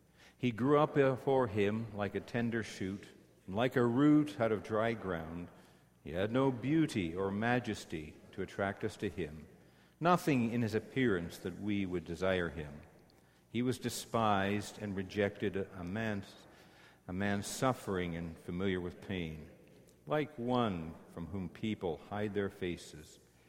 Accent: Corona, Ontario, Canada; I remember growing up in Corona, Ontario, and I was a chubby kid on the block.

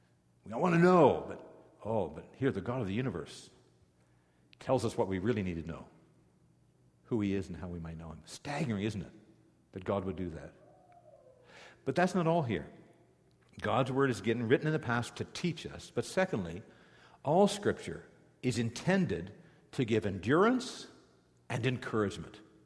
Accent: Corunna, Ontario, Canada; I remember growing up in Corunna, Ontario.

